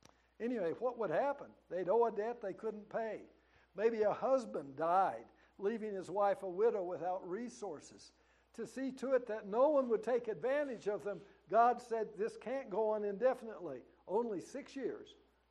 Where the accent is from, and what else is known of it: Kentucky, United States; born or raised there; also born or lived in Bloomington